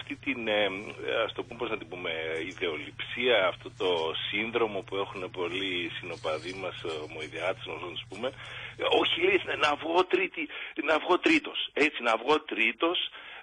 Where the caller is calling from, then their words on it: Athens, Attica, Greece; από την Αθήνα